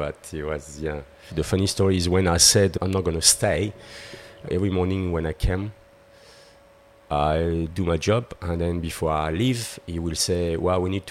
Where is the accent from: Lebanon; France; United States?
France; Neuville-sur-Saône, Auvergne-Rhône-Alpes; Yeah. A little bit outside Lyon.